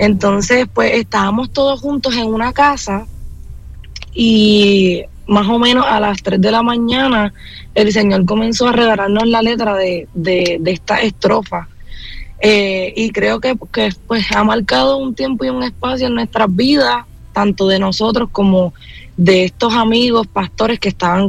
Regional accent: Puerto Rico; soy una joven puertorriqueña, soy acá de Puerto Rico, la Isla del Encanto.

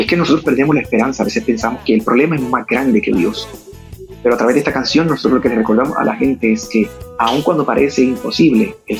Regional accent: Puerto Rico; Pero no soy de allá, soy puertorriqueño, hablo portugués, pero no soy brasileño.

